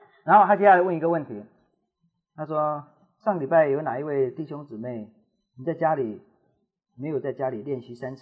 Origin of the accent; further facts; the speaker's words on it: China; 对，我们中国人有这种毛病，心里看觉得嗯不错，哎，嘴巴从来不讲，哎，讲反话，讲反话